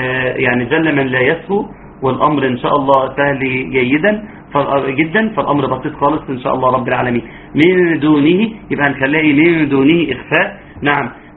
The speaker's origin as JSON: {"language": "Arabic", "country": "Egypt", "said": "وإحنا في مصر"}